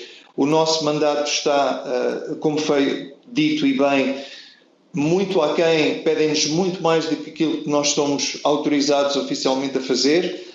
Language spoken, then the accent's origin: Portuguese; Portugal; mas como bom português que sou